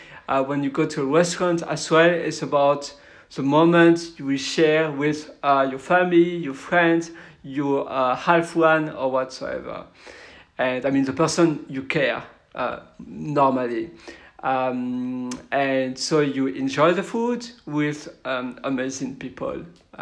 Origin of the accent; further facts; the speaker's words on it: Belgium; English is a second language; In my case, I'm from Belgium